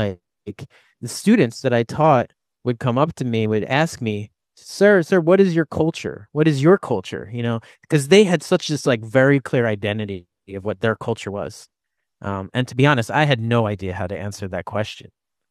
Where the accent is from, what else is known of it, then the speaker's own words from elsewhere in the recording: Philadelphia, Pennsylvania, United States; I grew up Jewish American outside of Philadelphia